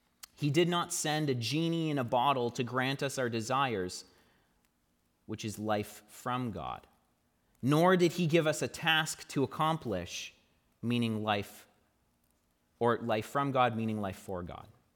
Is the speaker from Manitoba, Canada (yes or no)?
no; Ontario, Canada; I'm clearly not from Ottawa. I'm from Northern Ontario.